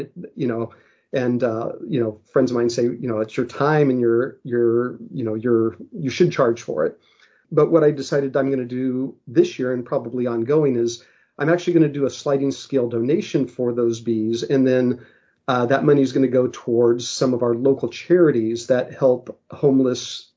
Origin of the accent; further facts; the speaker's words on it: Kansas, United States; I grew up in Kansas. And the University of Kansas and their Natural History Museum had that same thing